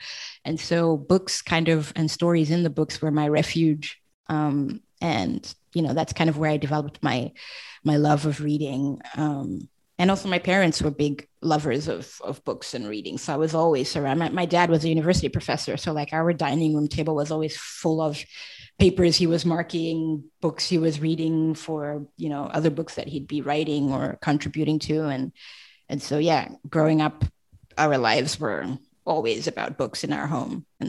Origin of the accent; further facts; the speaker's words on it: Namibia; now in France; triply African. I have a parent from Zimbabwe and a parent from Zambia. And then I grew up in Namibia. So I'm, third culture kid, as they're called. I'm from everywhere and nowhere at once. And then I chose France as my adopted country of residence.